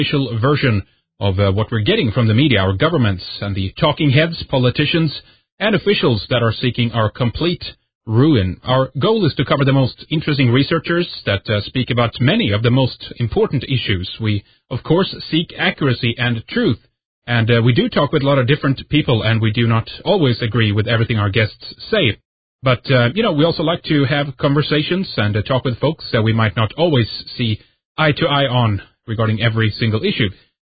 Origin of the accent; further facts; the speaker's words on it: Sweden; from Sweden